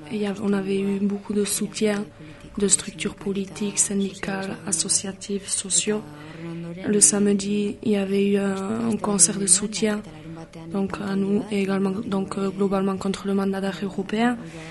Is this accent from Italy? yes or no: no; Nouvelle-Aquitaine, France; oui, on est de Chegui, et oui, on va continuer à revendiquer nos droits à militer politiquement, et on va continuer donc cette bataille politique ici au Pays Basque Nord.